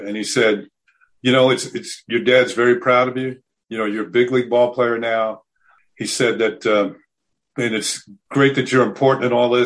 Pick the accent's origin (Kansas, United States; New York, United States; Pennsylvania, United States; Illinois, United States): New York, United States; as I said about growing up in New York, maybe not being the person I am now